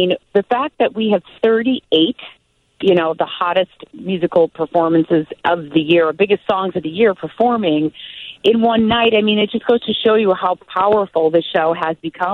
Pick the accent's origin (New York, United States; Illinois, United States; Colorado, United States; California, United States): Illinois, United States; Chicago; I feel lucky being the Chicagoan, you know.